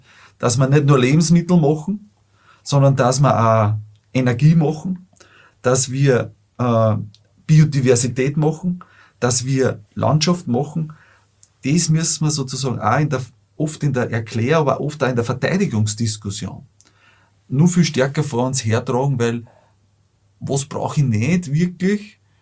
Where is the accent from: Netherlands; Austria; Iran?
Austria; Lower Austria